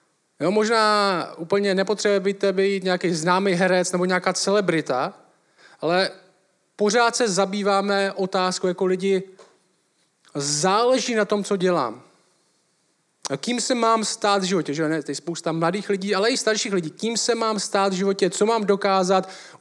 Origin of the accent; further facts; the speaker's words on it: Šumperk, Olomouc Region, Czechia; jsem ze Šumperka